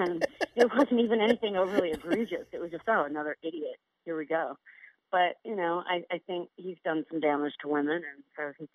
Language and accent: English; Italy; now in United States; I came from another country. I came from Italy. I grew up in a commune. So I grew up behind closed walls. And then I came to America, and I have 7 brothers and sisters.